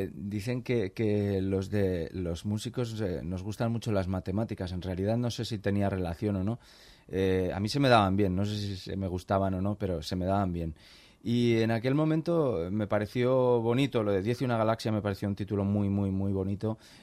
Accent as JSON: {"language": "Spanish", "town": "Huesca", "region": "Aragon", "country": "Spain", "said": "mis apellidos son peculiares, son de la zona del Pirineo, yo soy de Huesca."}